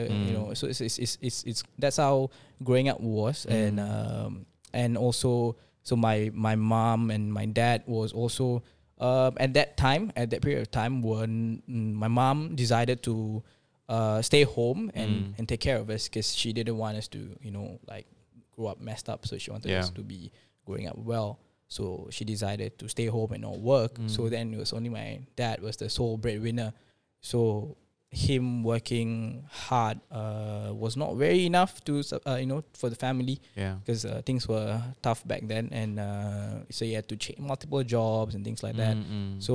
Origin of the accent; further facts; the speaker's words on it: Petaling Jaya, Selangor, Malaysia; I think for me, I mean, just want to say that I grew up in Petaling Jaya, the PJ, but it's not the PJ that we always think about.